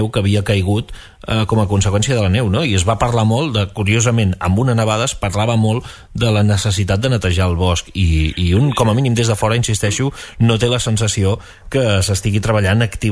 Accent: Pals, Catalonia, Spain; jo sóc de Pals i amb la meva mare, sovint a l'estiu

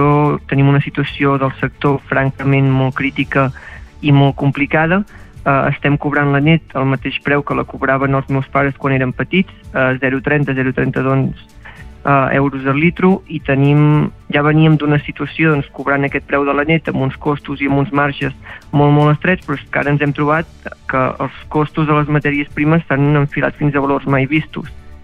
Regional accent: Parlavà, Catalonia, Spain; jo sóc de Parlavà, que és un poble mig al Baix Empordà, tinc 18 anys, a casa tenim vaques de net

